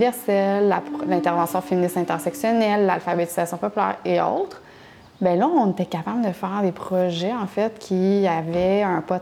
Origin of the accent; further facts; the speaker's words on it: Longueuil, Quebec, Canada; Moi, j'ai grandi à Longueuil. On était majoritairement blancs. Tu sais, je veux dire, c'était à Montréal que je voyais de la diversité